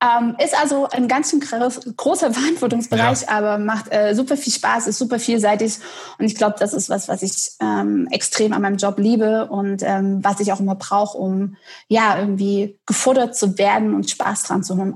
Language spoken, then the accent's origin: German; Dresden, Saxony, Germany; born there; now in Detmold, Germany; Ich bin geboren in Dresden und hatte schon einige Stationen in meinem Leben jetzt hinter mir. Und bin jetzt in Detmold, wo der Firmensitz von Tamaris ist. Und ja, lebe da jetzt